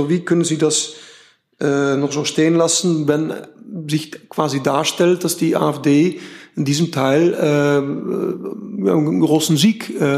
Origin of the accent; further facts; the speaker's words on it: Netherlands; Ich komme aus den Niederlanden.